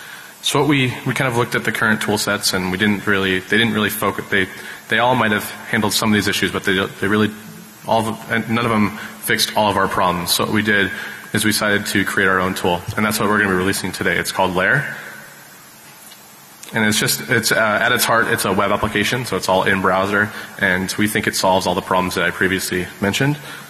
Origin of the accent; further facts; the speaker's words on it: Seattle, Washington, United States; I'm from Seattle.